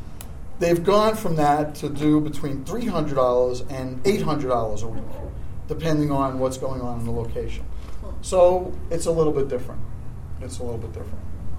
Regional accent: New York, United States; accent: Brooklyn; I just, my voice, my Brooklyn accent, the whole thing.

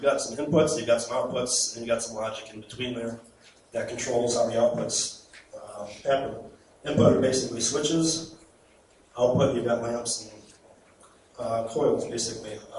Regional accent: Cleveland, Ohio, United States; I'm from Cleveland, Ohio.

